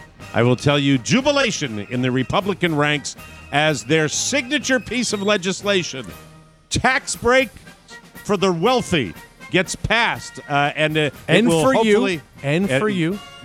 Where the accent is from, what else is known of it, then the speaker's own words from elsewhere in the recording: New England, United States; we had a fife and drum corps in my hometown that would play every Memorial Day, and they'd wear the ye old colonial, I'm a New Englander, you know